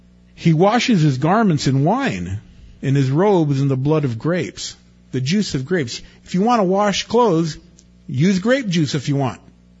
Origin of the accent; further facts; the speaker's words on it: Wilmington, United States; when I was growing up in Wilmington, Wilmus, grapes were not bought that frequently. They were expensive. We didn't have a lot of money.